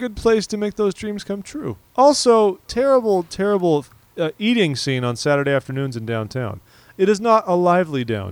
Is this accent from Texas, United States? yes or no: no; California, United States; Yeah, maybe, but I'm not from the Bay Area.